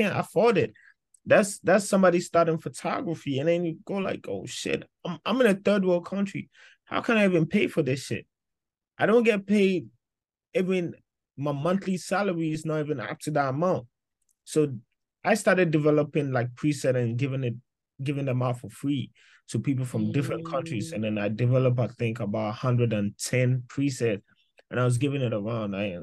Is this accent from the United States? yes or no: no; Ghana; Growing up in Ghana doing photography is hard.